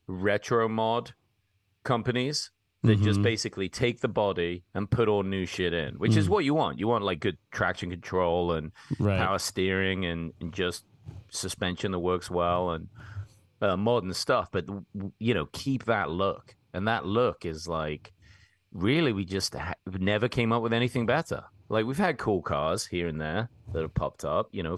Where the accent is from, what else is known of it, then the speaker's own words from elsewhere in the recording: England, United Kingdom; I mean, being English, you know, mostly our cars suck.